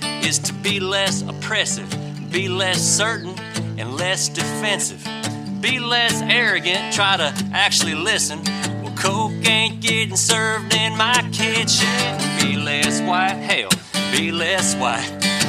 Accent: Mississippi, United States; Y'all, I'm from Mississippi.

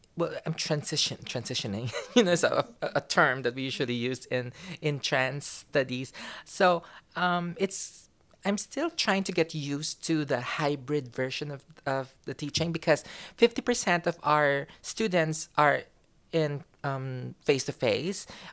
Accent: Philippines; now in Hong Kong; I'm from the Philippines, but I've been living here in Hong Kong for 10 years.

